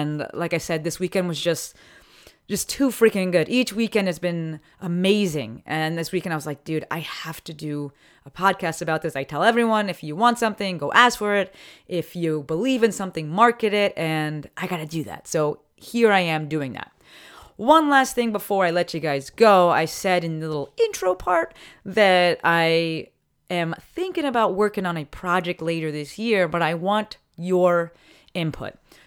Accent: New Jersey, United States; I'm going back to my home state, Dirty Jersey, going to be in Manasquan.

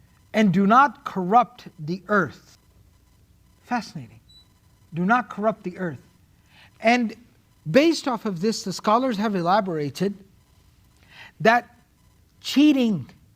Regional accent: Pakistan; I can say that. I'm from Pakistan.

